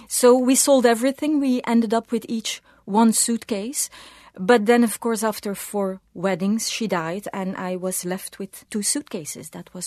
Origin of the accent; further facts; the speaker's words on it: Belgium; I'm from Belgium.